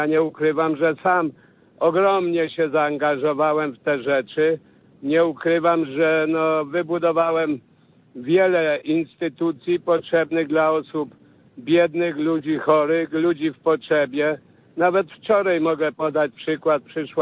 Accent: Poland; jako senator, jako góral

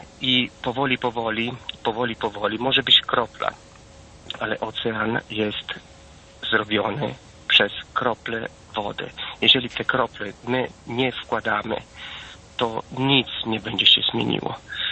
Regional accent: Italy; Polish is a second language; ja jestem Włochem

